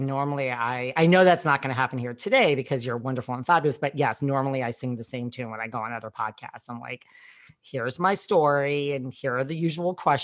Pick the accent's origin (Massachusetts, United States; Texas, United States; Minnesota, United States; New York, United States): New York, United States; Now, listen, I mean, I'm from New York